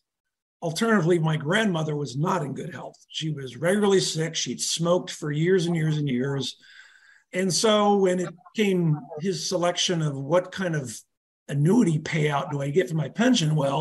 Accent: Dayton, Ohio, United States; now in Cincinnati, United States; Well, you know, I grew up in Southwest Ohio. I reside in Cincinnati, but I grew up in Dayton, Ohio, about an hour north.

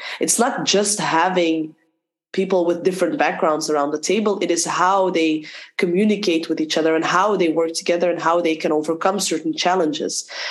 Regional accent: Belgium; I grew up in Belgium. I have a Moroccan background. I grew up in a Muslim household. I am practicing Muslim today.

